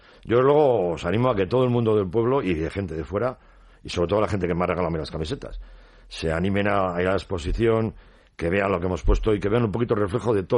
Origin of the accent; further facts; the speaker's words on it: Bilbao, Basque Country, Spain; Yo cuando jugaba en Marza subía en el Funi Archanda, pues soy de Uribarri.